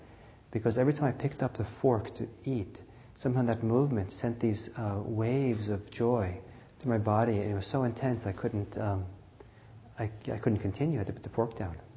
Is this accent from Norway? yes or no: yes; Norway; I'm originally from Norway.